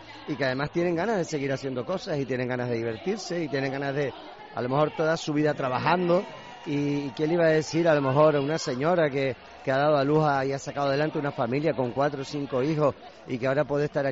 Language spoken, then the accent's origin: Spanish; Canary Islands, Spain; La verdad es que como tinerfeño